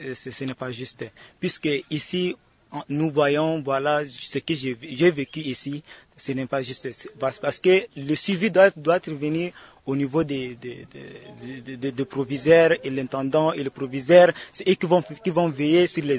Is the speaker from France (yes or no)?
no; Central African Republic; nous sommes tous ensemble, nous sommes des Centrafricains, nous sommes ensemble avec eux.